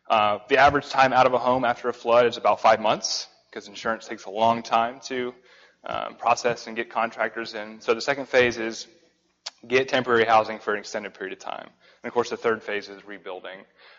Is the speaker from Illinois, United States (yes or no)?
no; Tennessee, United States; accent: southern twang; now in Texas, United States; I'm from Texas, but originally from Tennessee, so my southern twang is a little much when I get past the Mason-Dixon line.